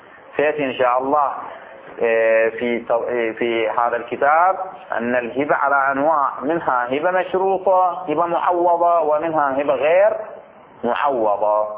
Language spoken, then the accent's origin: Arabic; Bahrain; وإحنا جرت السيرة عندنا في البحرين وخارج البحرين أيضا